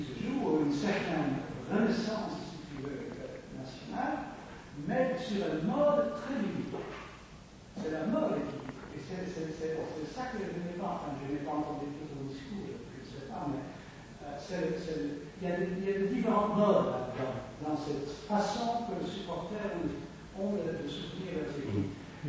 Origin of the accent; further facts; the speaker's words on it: Netherlands; French is a second language; je dis ça en tant que néerlandais